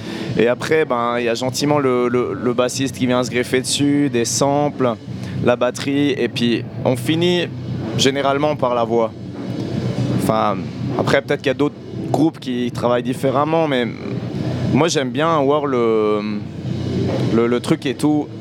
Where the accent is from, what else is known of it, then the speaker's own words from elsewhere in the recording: Saint-Léonard, Valais, Switzerland; Moi, je suis de Saint-Léo.